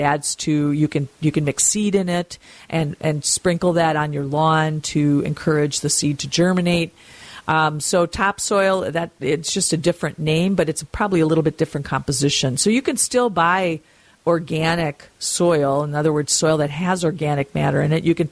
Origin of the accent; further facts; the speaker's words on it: Mound, Minnesota, United States; we will be at Surfside in Mound, my hometown.